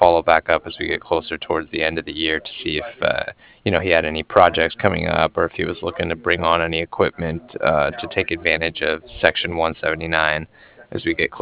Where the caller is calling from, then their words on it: Cardiff, Wales, United Kingdom; And I was calling from Cardiff.